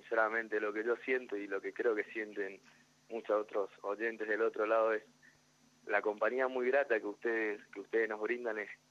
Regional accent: Corrientes, Argentina; Yo soy oriundo de Corrientes y, bueno, una vida un poco viajera y aventurera me trajo acá. Tengo 25 años

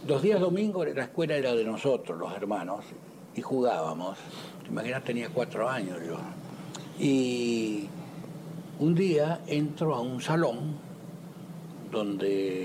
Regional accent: Santa Fe, Argentina; born there; Nací en Santa Fe, mi padre era maestro de escuela

